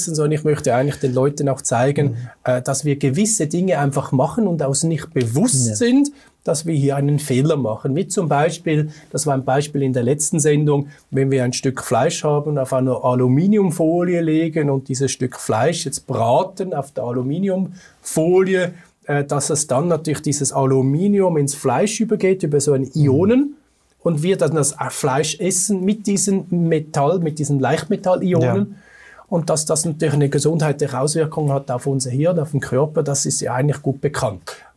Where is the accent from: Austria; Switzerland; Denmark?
Switzerland; Da habe ich auch so moralische Probleme als Schweizer.